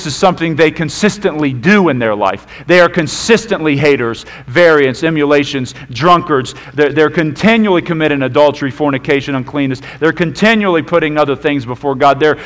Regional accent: Wilmington, Ohio, United States; I grew up in Wilmington. There's farmers everywhere.

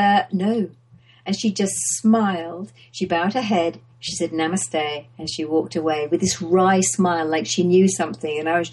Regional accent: London, United Kingdom; yes, I come from London.

